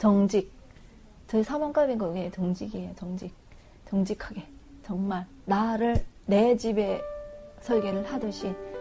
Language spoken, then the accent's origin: Korean; North Korea; now in South Korea